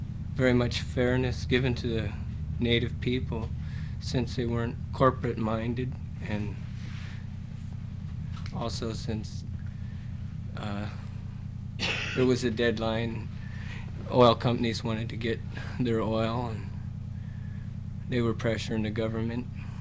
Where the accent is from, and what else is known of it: Kinnick, Alaska, United States